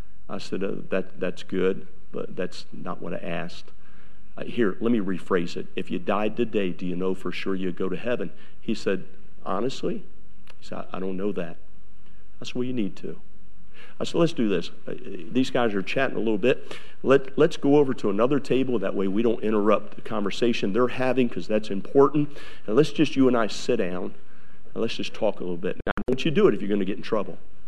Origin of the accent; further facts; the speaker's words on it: Maryland, United States; born there; I was not born in New York. I was born in Maryland.